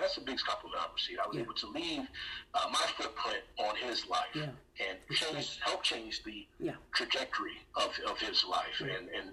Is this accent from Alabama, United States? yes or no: no; Detroit, Michigan, United States; I'm from Detroit.